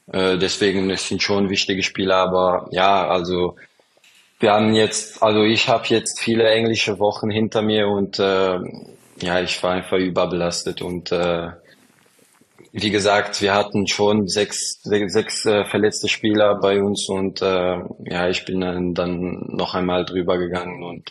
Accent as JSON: {"language": "German", "country": "Luxembourg", "tie": "born or raised there", "said": "Ja, ich bin in Luxemburg groß geworden."}